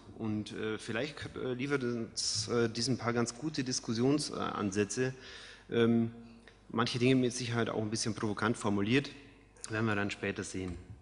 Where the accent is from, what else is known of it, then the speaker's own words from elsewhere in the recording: Bavaria, Germany; now in Rhineland, Germany; Sie hören es, ich bin Bayer, insofern Wahlrheinländer, also das Heimspiel in Köln.